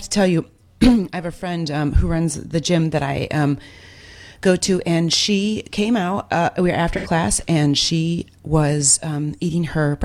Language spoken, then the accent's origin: English; Ohio, United States; I grew up in Ohio in the Midwest, and my grandfather had a soybean farm and a corn.